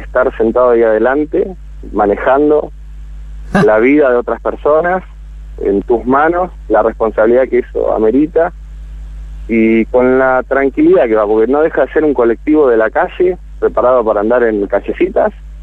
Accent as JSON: {"language": "Spanish", "region": "Buenos Aires", "country": "Argentina", "tie": "born or raised there", "also_born_or_lived": "Pedro Luro", "moved": "as an adult", "said": "yo soy de Almagro, nací en Capital Federal toda mi vida hasta los 25 años. Cuando tuve la oportunidad y se dio, nos fuimos a Pedro Luro, el sur total de la provincia de Buenos Aires."}